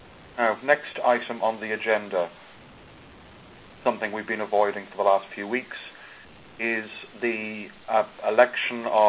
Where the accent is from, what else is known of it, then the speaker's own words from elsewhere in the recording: Ireland; I'm Irish and possibly insane.